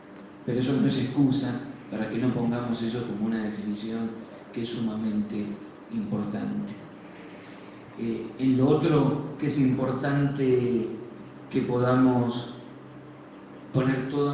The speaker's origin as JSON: {"language": "Spanish", "region": "Patagonia", "country": "Argentina", "said": "Yo vengo de la Patagonia y a veces entre una, al interior de una provincia se demoran 10 horas de llegar"}